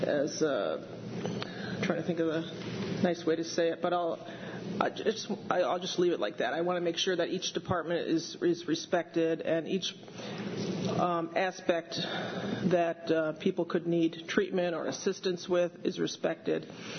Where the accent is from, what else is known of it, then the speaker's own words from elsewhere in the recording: Albany, New York, United States; I come from Albany, where you could go to one building and you could get services for the aging